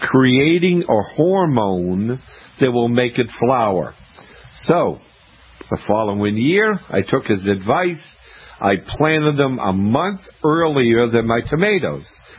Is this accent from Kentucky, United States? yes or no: no; Maine, United States; I didn't realize, because, I'm from Maine, and I had never grown sweet potatoes.